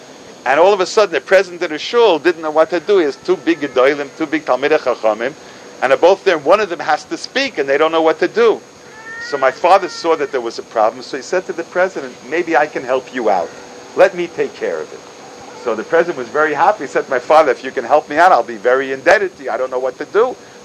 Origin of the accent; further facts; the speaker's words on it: Seattle, Washington, United States; born there; I was born in Seattle. He was a Rav there for 12 years.